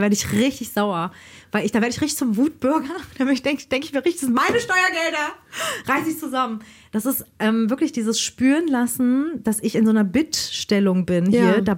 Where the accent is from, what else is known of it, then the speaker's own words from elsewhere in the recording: Berlin, Germany; born there; ich war zwar gebürtige Berlinerin, aber habe halt die Staatsangehörigkeit meiner Eltern bekommen und nicht die des Landes, wo ich geboren bin.